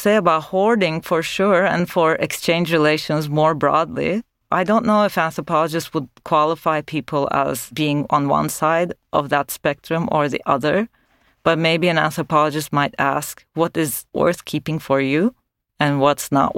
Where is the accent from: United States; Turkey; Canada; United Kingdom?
Turkey; You know, I'm originally from Turkey